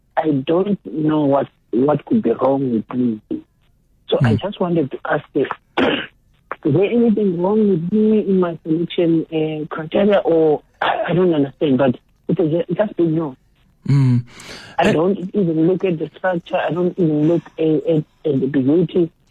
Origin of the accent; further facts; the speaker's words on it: Zimbabwe; now in United States; I'm from Zimbabwe, but I've been here for more than 10 years in the States.